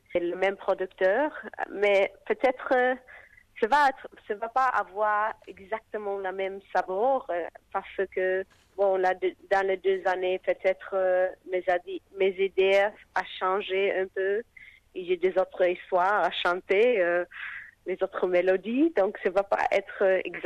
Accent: Australia; French is a second language; beaucoup de temps aussi en Sud-Amérique à quelques années et bien sûr en Afrique et mon enfance ici en Australie.

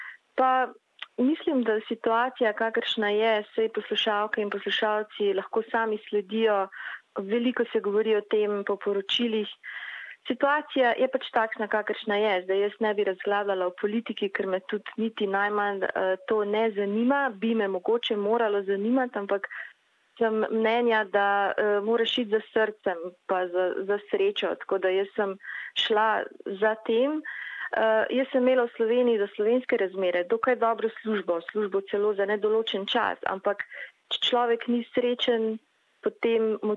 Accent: Šempeter v Savinjski dolini, Styria, Slovenia; now in Melbourne, Australia; prihajam iz Šempetra v Savinjski dolini. Sem pa že slabih oziroma dobrih 10 tednov v Avstraliji, točneje v Melbourneu.

